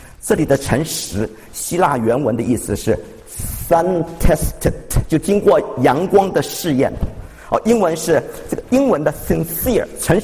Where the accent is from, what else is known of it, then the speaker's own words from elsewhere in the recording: China; 但他说的不错，我们中国人最会造假，有假烟、假药、假酒、假钱、假奶粉，都是 made in China， 都是中国造假啊。